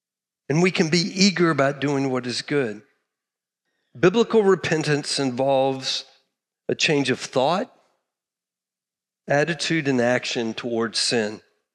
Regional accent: Texas, United States; I'm from Texas, grew up a cattle guy, loved Black Angus, had pulled Herefords.

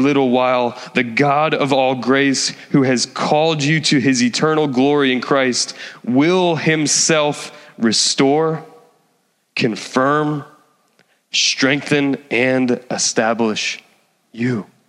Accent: New Jersey, United States; I'm from Jersey. I'm good.

